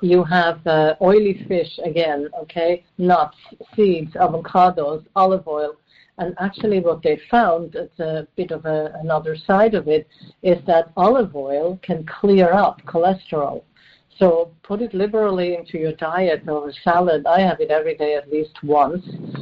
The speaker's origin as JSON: {"language": "English", "country": "Switzerland", "tie": "born or raised there", "said": "fresh fish was only available when you actually fished it from the lake when I was growing up in Switzerland."}